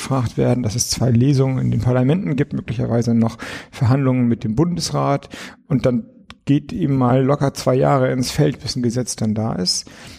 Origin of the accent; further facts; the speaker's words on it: Flensburg, Schleswig-Holstein, Germany; ich komme aus Flensburg, gucke relativ stark nach Dänemark